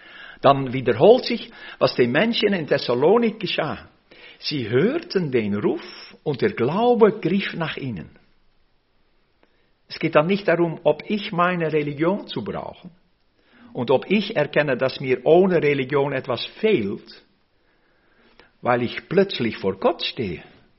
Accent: Austria; Hier bei uns in Österreich kann man das ein bisschen zuordnen, denke ich.

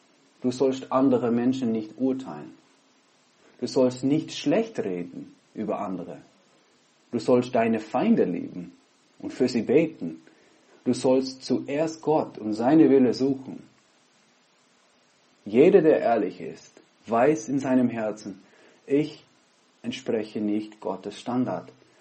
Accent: Netherlands; now in Innsbruck, Austria; Pfarrer in Innsbruck. Im Moment bin ich in Holland, ich bin Holländer.

